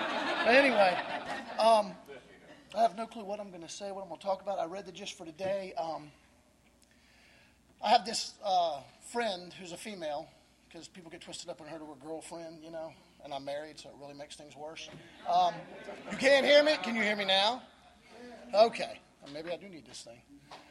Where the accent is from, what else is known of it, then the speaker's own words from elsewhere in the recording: Manassas, Virginia, United States; Manassas.